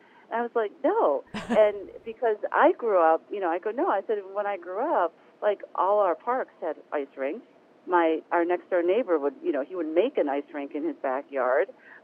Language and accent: English; Fairport, New York, United States; I grew up in Fairport, New York. So, just, you know, it's like a 3-hour drive to Toronto.